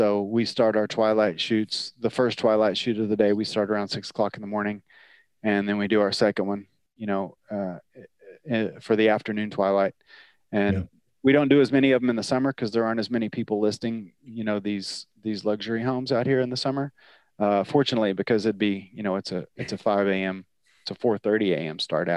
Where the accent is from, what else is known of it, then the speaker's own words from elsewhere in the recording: Texas, United States; And so I grew up in Texas, and in Texas, like if you're in Dallas, it's a thing to do to get a place out in the country, right?